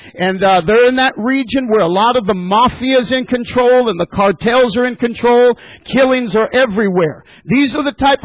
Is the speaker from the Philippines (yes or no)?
no; Manchester, New Hampshire, United States; My home church up in New Hampshire, we're from Manchester, New Hampshire.